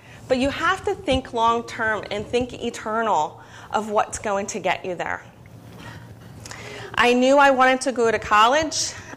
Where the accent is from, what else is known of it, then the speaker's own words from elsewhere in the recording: Mercerville, New Jersey, United States; I grew up here in Mercerville. I went to Mercerville, Grice, Nottingham High School.